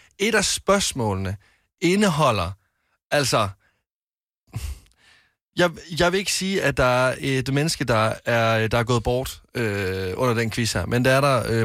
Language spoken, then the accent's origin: Danish; Varde, Region of Southern Denmark, Denmark; jeg kommer fra Varde